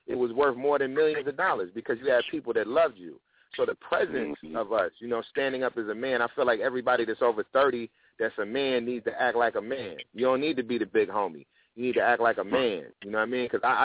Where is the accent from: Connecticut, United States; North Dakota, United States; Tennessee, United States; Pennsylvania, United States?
Tennessee, United States; also born or lived in Detroit / New York / Atlanta; So it's people I grew up with in Tennessee, you know what I mean? It's people I grew up with. I lived in Detroit for a while and New York and Atlanta and out here.